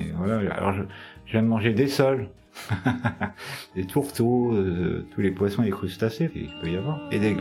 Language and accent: French; Normandy, France; puisque je suis normand, et puis ma famille est là-bas, enfin une partie de ma famille.